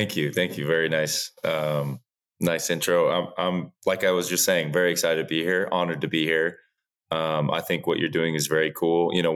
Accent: Massachusetts, United States; I grew up in Massachusetts, so I did love the Celtics and the Red Sox and the Patriots.

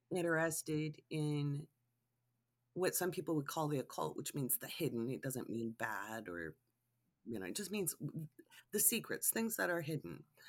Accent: Oregon City, Oregon, United States; I grew up near Oregon City, Oregon.

